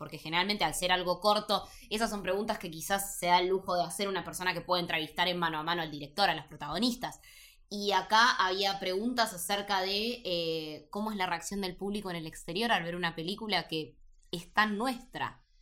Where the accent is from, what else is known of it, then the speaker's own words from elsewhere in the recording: Bariloche, Río Negro, Argentina; yo soy de Bariloche y en Bariloche hay un solo cine, que es el Sunstar, que es una cadena de cines que está en diferentes lugares de Argentina.